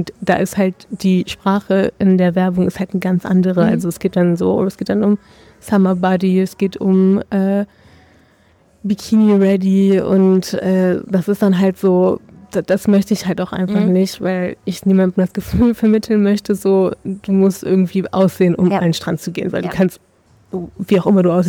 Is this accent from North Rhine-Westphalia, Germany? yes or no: yes; Düsseldorf, North Rhine-Westphalia, Germany; Ich komme auch aus Düsseldorf, also ursprüngliche Düsseldorferin. Bin hier groß geworden, aufgewachsen